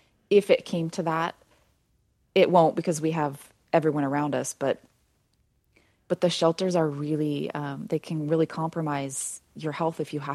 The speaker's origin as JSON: {"language": "English", "town": "Chico", "region": "California", "country": "United States", "tie": "born or raised there", "said": "So we're now down in Chico, which has been a really, really welcoming community and my hometown."}